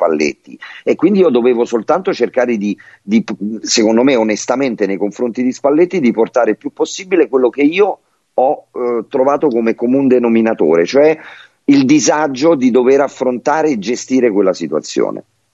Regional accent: Rome, Lazio, Italy; perché vivo a Roma e sono romano

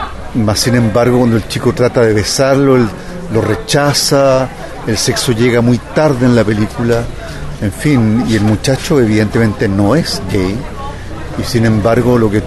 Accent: Venezuela; accent: Venezuelan; Tuve que trabajar con un coach, mi acento venezolano.

